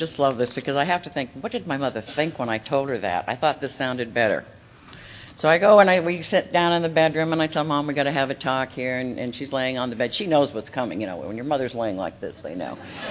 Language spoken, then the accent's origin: English; Worcester, Massachusetts, United States; born there; You know, I was born actually in Worcester, Massachusetts, so I'm a northern girl. I'm the second oldest of seven children. We lived in up north.